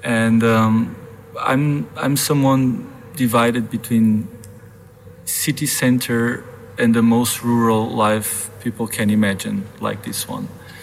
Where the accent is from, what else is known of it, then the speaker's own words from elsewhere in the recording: Lisbon, Portugal; English is a second language; I'm from Lisbon. I'm based in Lisbon, but I was brought up from people from that village that moved to Lisbon when I was born, my grandparents.